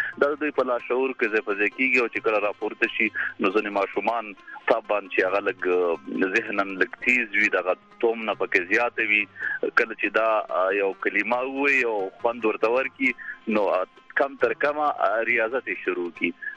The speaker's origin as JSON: {"language": "Pashto", "region": "Kunar", "country": "Afghanistan", "said": "زه خپله د کونړ ولایت یم"}